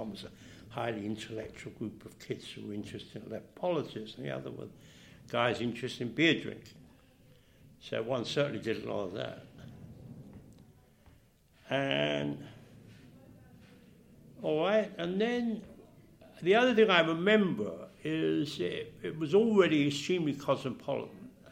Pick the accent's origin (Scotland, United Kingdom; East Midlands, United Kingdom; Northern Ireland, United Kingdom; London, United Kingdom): London, United Kingdom; Kentish Town; I was a working-class kid who didn't expect to go to university. I came from Kentish Town, which in those days was a real working-class area. I went to school in Soho, actually.